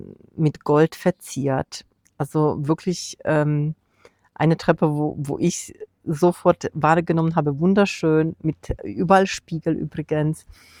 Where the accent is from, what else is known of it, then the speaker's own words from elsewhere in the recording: Poland; Und wir waren in meinem Heimatland Polen, in Warschau, zu Besuch.